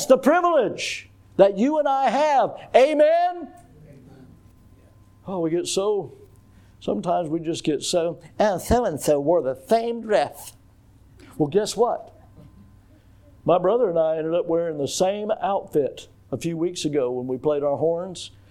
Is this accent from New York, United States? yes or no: no; Florida, United States; I'm from Florida.